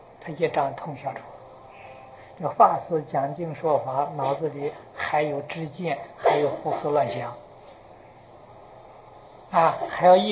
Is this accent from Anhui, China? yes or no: yes; Anhui, China; 我是安徽人，我们家乡步行到九华山要走一个星期，我们住在江边